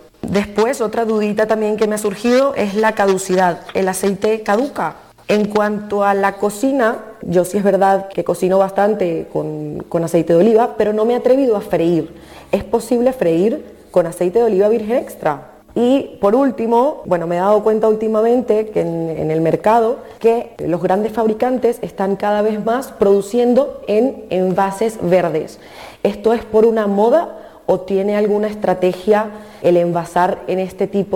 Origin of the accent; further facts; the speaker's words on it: Venezuela; now in Spain; soy venezolana. Tengo alrededor de un año y medio viviendo aquí en España.